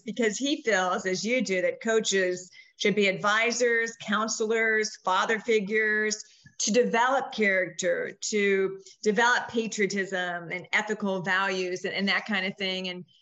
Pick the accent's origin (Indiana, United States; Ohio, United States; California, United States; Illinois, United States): Ohio, United States; Brecksville; I am originally from Brecksville, a suburb of Cleveland.